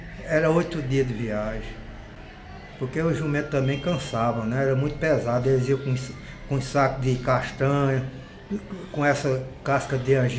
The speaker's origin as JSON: {"language": "Portuguese", "region": "Rio de Janeiro", "country": "Brazil", "tie": "born or raised there", "said": "Aí quando eu tive 8, 9 anos, ela conseguiu os filhos de retorno, aí fomos todos morar no Rio. Aí minha infância no Rio já foi outra"}